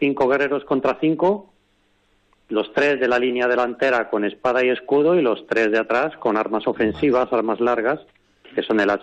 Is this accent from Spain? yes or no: yes; Madrid, Community of Madrid, Spain; Y somos de Madrid, la mayoría de nosotros